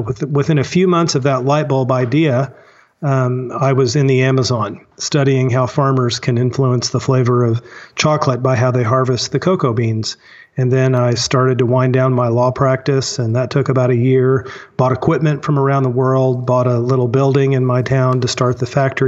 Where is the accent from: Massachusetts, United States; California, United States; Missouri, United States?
Missouri, United States; Springfield; Well, thank you for asking. I grew up in Springfield, Missouri, and my dad was a lawyer when I was growing up